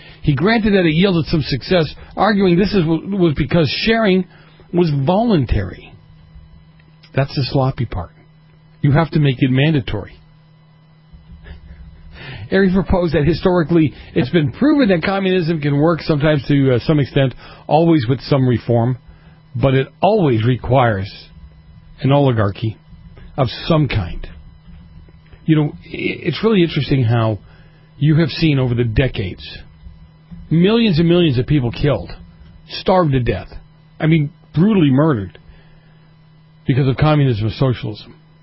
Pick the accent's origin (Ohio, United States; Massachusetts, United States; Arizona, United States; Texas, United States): Massachusetts, United States; Boston; Sometimes, I'm from Boston, I don't always pronounce my R's